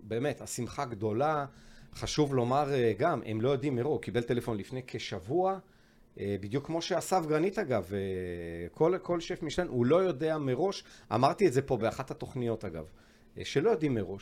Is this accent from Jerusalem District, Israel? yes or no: yes; Jerusalem, Jerusalem District, Israel; גם אני ירושלמי במקור